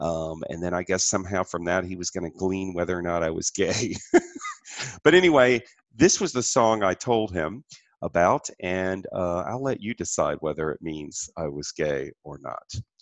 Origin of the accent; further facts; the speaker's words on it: Atlanta, Georgia, United States; also born or lived in Florida; So I was born in 1965 in Florida, moved to Atlanta after my mom and dad got divorced in 1970. And so I was 5 years old then